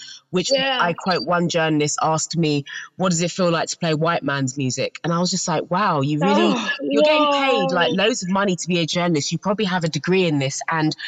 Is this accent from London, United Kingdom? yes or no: yes; London, United Kingdom; growing up in South London, losing a parent as a child.